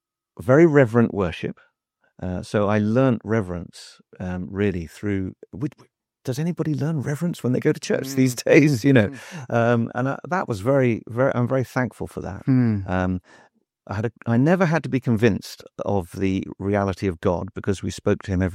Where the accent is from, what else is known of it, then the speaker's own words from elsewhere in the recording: Leatherhead, South East England, United Kingdom; So I grew up in Leatherhead in Surrey. I'm one of 8 children.